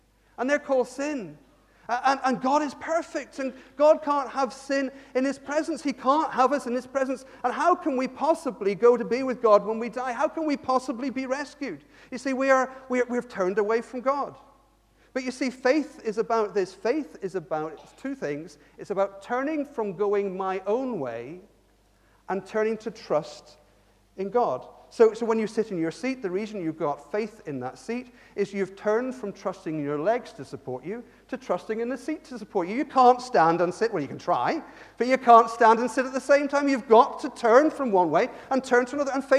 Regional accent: Ireland; also born or lived in Bath; I lived in Bath for 20 years, and they were the first big rugby team I came across, and I was from Ireland.

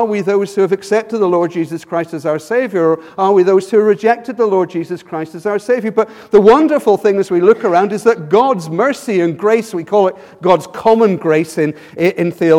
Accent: Leeds, Yorkshire and the Humber, United Kingdom; I was born in Leeds, and so I'm kind of a northerner. I know my voice maybe doesn't give that away, but that's where I came from.

